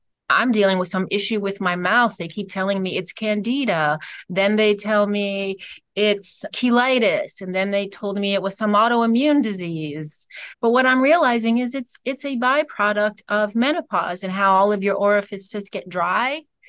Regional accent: Cleveland, Ohio, United States; A friend of mine in Cleveland, I'm from Cleveland, Ohio

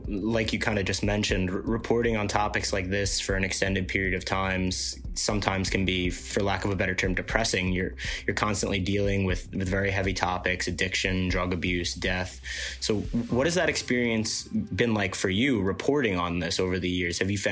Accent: Staten Island, New York, United States; I know people of growing up on Staten Island my whole life that I would see around the neighborhood

